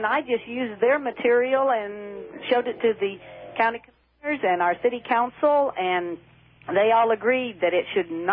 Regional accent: Kansas, United States; Yes, I'm from Kansas, and I don't have a watershed problem here yet

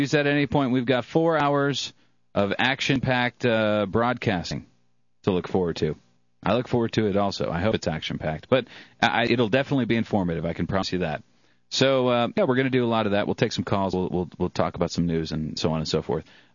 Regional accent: Ireland; You might think I am, being Irish and all, but I'm not.

